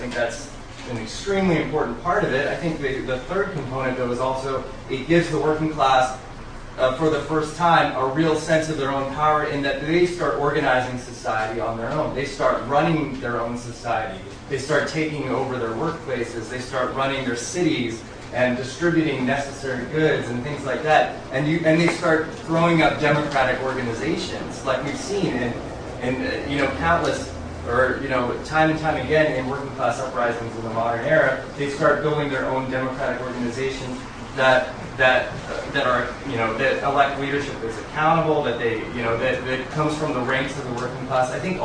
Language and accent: English; San Diego, California, United States; from San Diego.